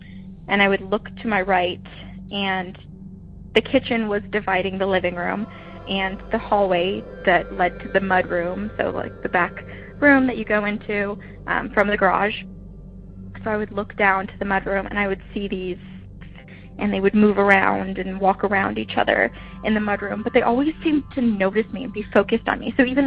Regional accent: New England, United States; I grew up in New England, so very haunted.

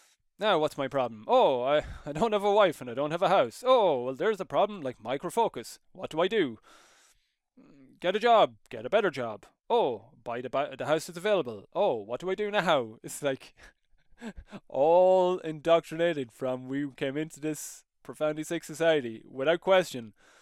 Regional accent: Ireland; I come from Ireland, so we're not exactly this big military powerhouse.

